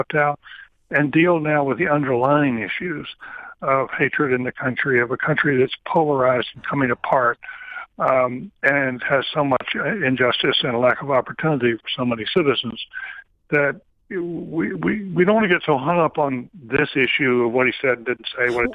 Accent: North Carolina, United States; Listen, I grew up in the white South, in the segregated South. I grew up in North Carolina, and we had the Klan there.

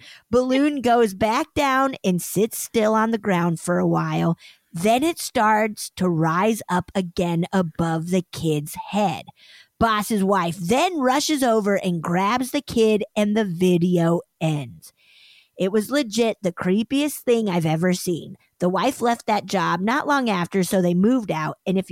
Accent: United Kingdom; But I'm extremely British and awkward and too polite

